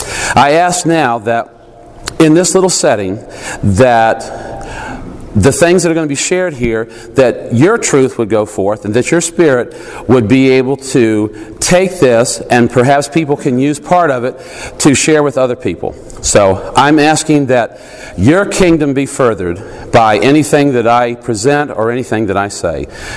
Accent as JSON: {"language": "English", "town": "Richmond", "region": "Virginia", "country": "United States", "said": "I'm from Richmond, Virginia."}